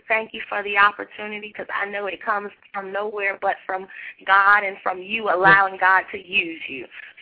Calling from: Miami, Florida, United States; Oh, I'm calling from Miami, Florida.

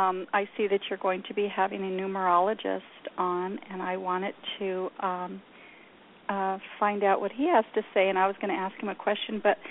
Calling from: New Mexico, United States; Oh, in New Mexico.

